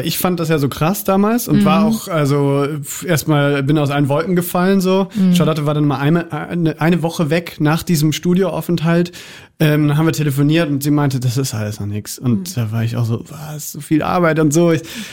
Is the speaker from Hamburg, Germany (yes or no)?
no; Baden-Württemberg, Germany; Ich komme aus Baden-Württemberg.